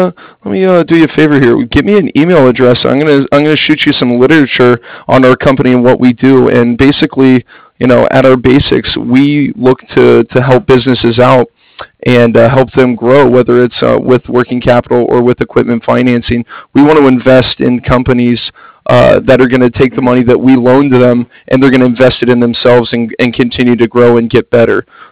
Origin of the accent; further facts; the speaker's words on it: San Diego, California, United States; I am from San Diego, California.